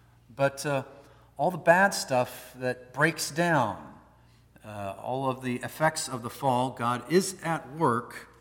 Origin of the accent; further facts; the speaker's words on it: Washington, United States; I'm from Washington State. We're all tree huggers out there.